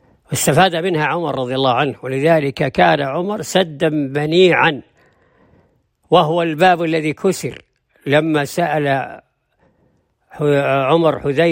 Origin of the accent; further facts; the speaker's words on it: Saudi Arabia; وعندنا في السعودية